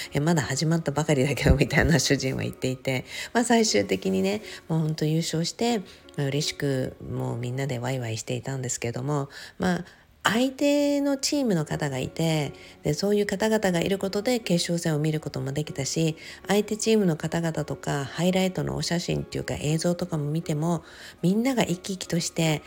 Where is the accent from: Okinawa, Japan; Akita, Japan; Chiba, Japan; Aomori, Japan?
Okinawa, Japan; もちろん地元沖縄ってことでね